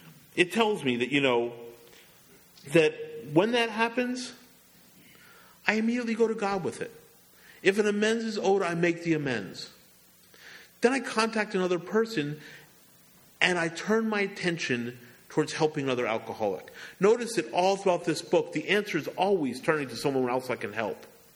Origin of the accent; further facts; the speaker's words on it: Philadelphia, Pennsylvania, United States; Now, I'm a Philadelphian, and I love Philadelphia. And all my friends were in Philadelphia.